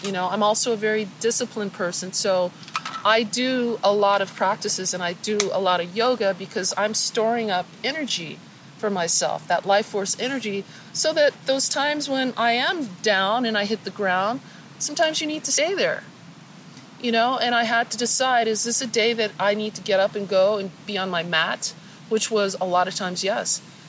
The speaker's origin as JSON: {"language": "English", "town": "Denver", "region": "Colorado", "country": "United States", "tie": "born or raised there", "said": "You know, I grew up in Denver, Colorado. I'm a little bit older than I look."}